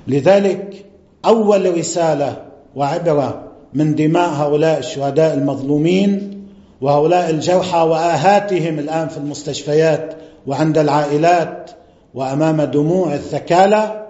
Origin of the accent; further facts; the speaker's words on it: Lebanon; عندنا في لبنان